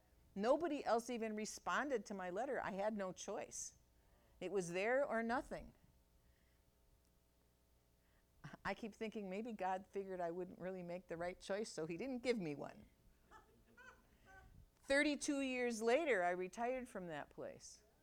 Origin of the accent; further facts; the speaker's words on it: Milwaukee, Wisconsin, United States; now in Orfordville, United States; I grew up in Milwaukee and I'm in Orfordville.